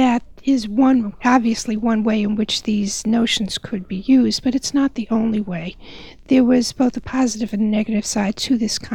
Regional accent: New York, United States; Growing up in New York using that library, I never knew this map room existed.

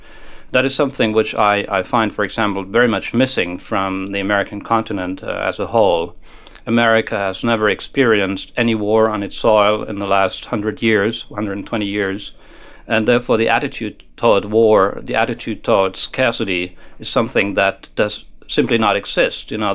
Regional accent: Germany; growing up in Germany, in post-war Germany

